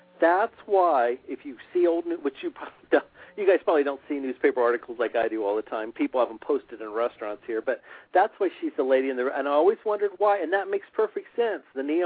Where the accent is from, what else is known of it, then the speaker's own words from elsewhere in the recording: Mooresville, Indiana, United States; I was calling from Mooresville, Indiana.